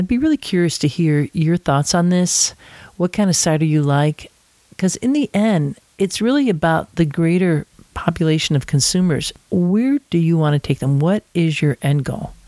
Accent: Massachusetts, United States; who is based in my home state of Massachusetts.

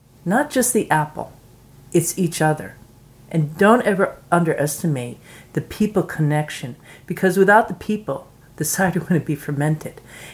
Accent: United States; okay, I'm American, but I feel like what I represent is actually Ciderville.

